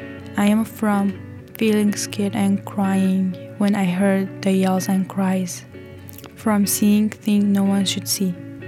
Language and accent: English; Syria; I am from Syria, and my heart's still there.